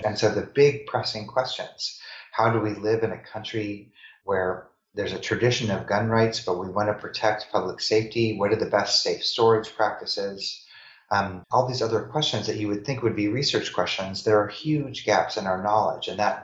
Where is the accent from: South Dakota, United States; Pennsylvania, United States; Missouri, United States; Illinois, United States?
Missouri, United States; I remember growing up in Missouri